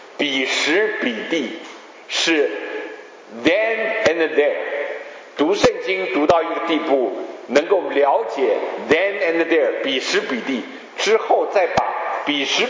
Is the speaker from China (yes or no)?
yes; Jiangsu-Zhejiang, China; 啊，以我们江浙人的话，这是实在是很沉得住气